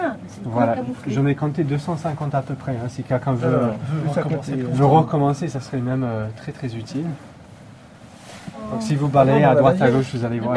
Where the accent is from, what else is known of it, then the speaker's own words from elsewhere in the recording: England, United Kingdom; French is a second language; moved away as an adult; now in France; Je viens de l'Angleterre, en fait. Ça fait à peu près 5 ans que je suis en France.